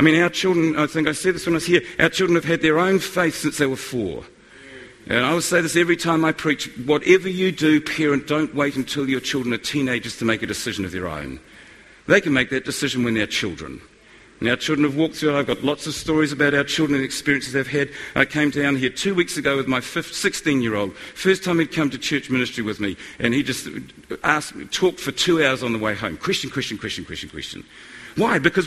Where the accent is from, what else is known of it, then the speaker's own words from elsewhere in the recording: Auckland, New Zealand; We come from the North Shore of Auckland City, which is a fantastic place to live.